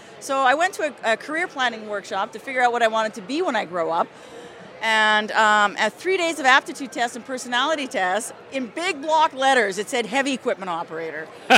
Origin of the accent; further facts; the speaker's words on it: Quebec, Canada; also born or lived in Alberta; now in Los Angeles, United States; I'm from Quebec, but I've been living in Alberta for 30 years.